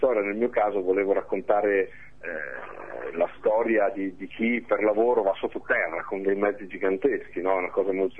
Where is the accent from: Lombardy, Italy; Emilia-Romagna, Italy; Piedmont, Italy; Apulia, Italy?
Emilia-Romagna, Italy; Casola Valsenio; sono cresciuto sotto la cava di gesso più a cielo aperto più grande d'Europa, che è nel mio paese, è a Casola.